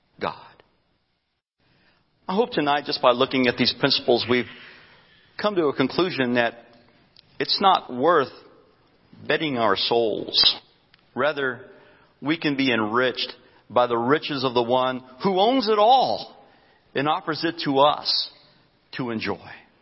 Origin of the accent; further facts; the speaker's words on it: New Mexico, United States; lobbied for and finally granted legislation to begin a lottery in New Mexico. But what happened to my home state, they probably never saw coming.